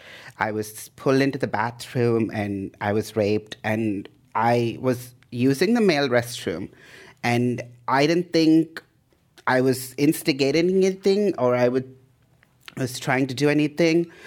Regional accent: India; born there; I was born in India in the 80s, so I'm an 80s child.

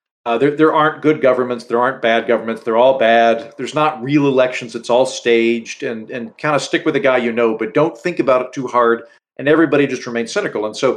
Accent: United States; As an American, it does bother me that we only have one more option than the Russians.

